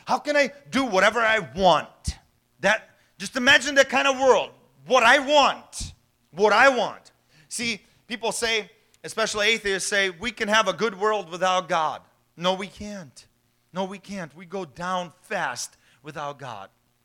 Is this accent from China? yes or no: no; Ukraine; There's war in Ukraine right now, my home country, where I was born.